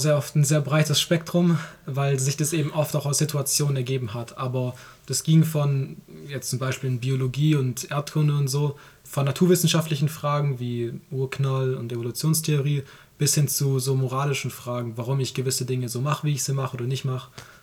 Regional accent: Baden-Württemberg, Germany; falls man es ein bisschen aus meiner Sprache raushört, ich komme aus dem Schwabenland. Ich bin 19 Jahre alt

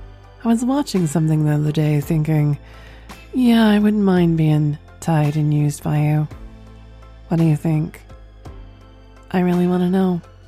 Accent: the South, United States; accent: southern; I won't be surprised if someone pinpoints my southern accent, because that tends to float out when I'm tired as well.

